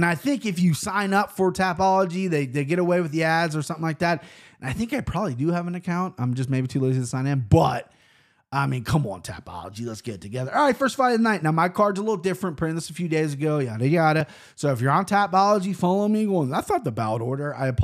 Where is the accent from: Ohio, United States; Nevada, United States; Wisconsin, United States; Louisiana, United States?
Ohio, United States; Cincinnati; first favorite city, Cincinnati, Ohio. Listen, I like my hometown. I love it. I love it here, okay?